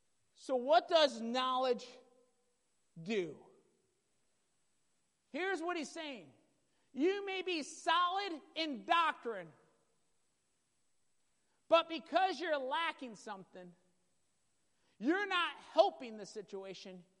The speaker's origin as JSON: {"language": "English", "region": "Midwest", "country": "United States", "tie": "born or raised there", "said": "I tell you, back in the Midwest, growing up in the Midwest, it was a big deal if ladies wore pants."}